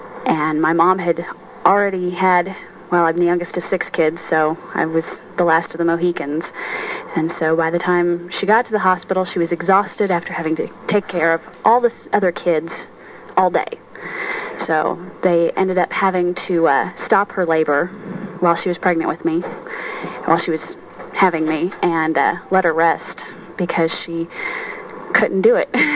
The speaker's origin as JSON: {"language": "English", "town": "Odessa", "region": "Missouri", "country": "United States", "tie": "born or raised there", "also_born_or_lived": "Lexington, Missouri", "said": "And I was born in Lexington, Missouri, which is about 30 miles from where we actually lived in Odessa, Missouri."}